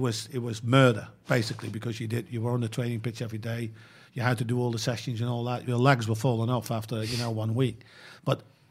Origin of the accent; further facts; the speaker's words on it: Netherlands; English is a second language; I grew up in Holland, you know what I mean? I didn't have a particular, you know, I wasn't a fan of a particular club in Holland, but I liked PSV because I came from that area.